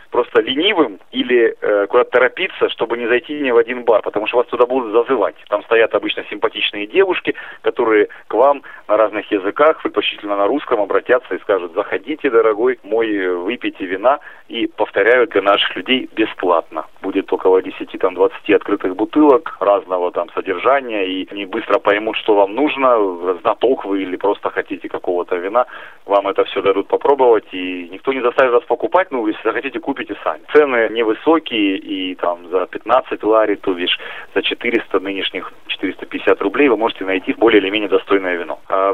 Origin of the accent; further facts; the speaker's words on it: Russia; И нам хозяин говорит, видя, что мы из России, говорит